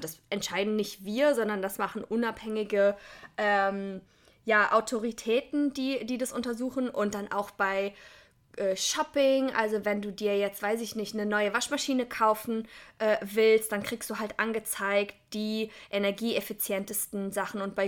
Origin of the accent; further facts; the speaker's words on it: Germany; als in Rheinland-Pfalz und NRW diese schlimme Flutkatastrophe war, das ist halt genau in meiner Heimatregion.